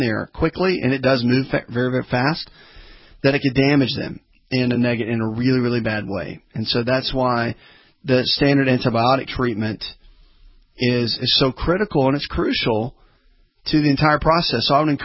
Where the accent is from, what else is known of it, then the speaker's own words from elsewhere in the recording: the South, United States; Of course, I'm obviously born and raised in the South.